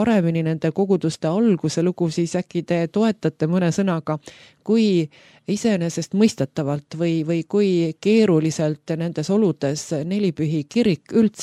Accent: Tartu, Tartu County, Estonia; Tartu, kust mina pärit olen, on Eesti suuruselt teine linn ja meil on umbes 100 000 elaniku ja me räägime Tartust kui suurest linnast.

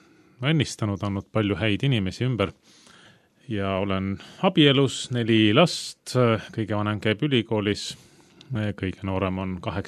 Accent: Tallinn, Harju County, Estonia; now in Tartu, Estonia; Olen üle poole oma elust elanud nüüd juba Tartus, olen pärit Tallinnast, usklikus peres üles kasvanud, Oleviste kogudus oli meie perekonna kodukogudus

